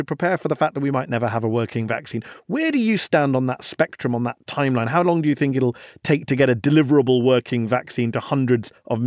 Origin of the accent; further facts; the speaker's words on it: United Kingdom; especially in my home country, the UK